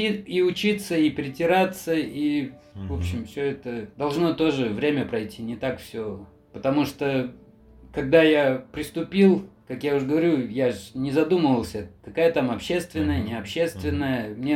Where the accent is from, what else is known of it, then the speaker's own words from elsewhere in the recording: Belarus; moved away; Принцип, кстати, этот я вынес из Беларуси, когда там вырос.